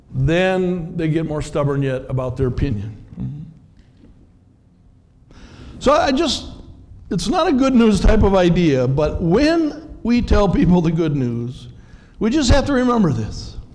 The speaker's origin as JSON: {"language": "English", "town": "Minneapolis", "region": "Minnesota", "country": "United States", "tie": "born or raised there", "said": "I am the son-in-law of a farmer. I was raised in Minneapolis, a city kid."}